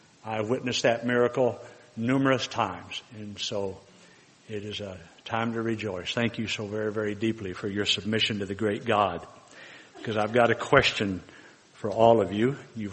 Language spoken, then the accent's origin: English; Texas, United States; I wasn't born and raised in the church. I'm a first-generation Christian, and born and raised in Texas.